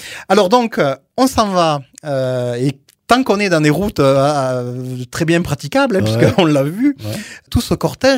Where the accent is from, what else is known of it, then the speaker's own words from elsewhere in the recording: Occitanie, France; C'est un bijou renaissance qui ressemble beaucoup au château de Bournazel chez nous en Aveyron, avec des médaillons.